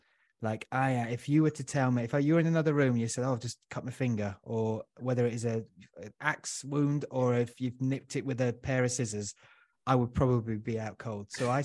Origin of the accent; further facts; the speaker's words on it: Huddersfield, Yorkshire and the Humber, United Kingdom; now in London, United Kingdom; I grew up in Huddersfield, so it's nice and calm, and home first, it's like quiet place, you know, there's none of that. And then moving to London